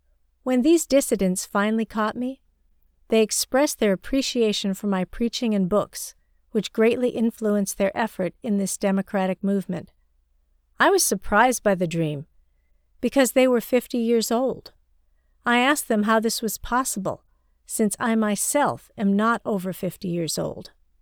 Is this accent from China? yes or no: yes; China; now in United States; I was born and raised in China, and am now a citizen of the United States.